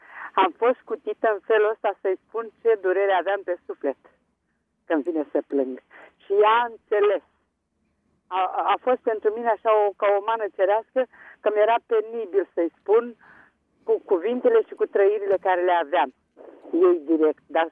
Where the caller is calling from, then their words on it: Tulcea, Tulcea County, Romania; din Tulcea, acum câțiva ani.